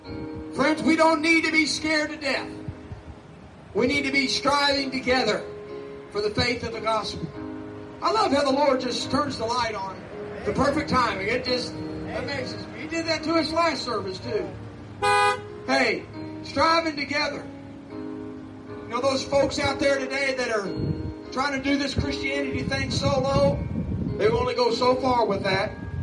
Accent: Kentucky, United States; I was just a lost boy growing up in this Commonwealth of Kentucky. I'm just as American as anybody else.

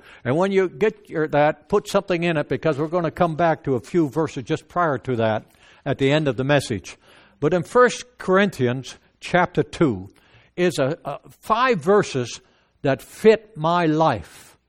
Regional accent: Apeldoorn, Gelderland, Netherlands; English is a second language; now in North America; I was born in Holland. In Apeldoorn, Holland. Right in the middle of the country. And we lived there. When we came over to North America, we knew no English at all.

